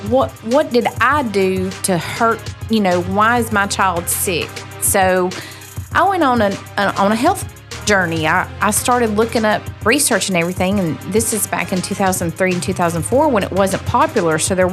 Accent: Weogufka, Alabama, United States; Well, I was born and raised in Coosa County. I'm from Wagufka, Alabama. So been there just about my whole entire life.

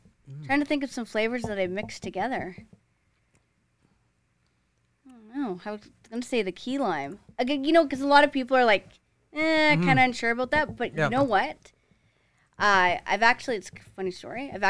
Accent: Alberta, Canada; also born or lived in Edmonton; So I'm outside of Lloydminster, so a little town by called Kitsgatti, Alberta.

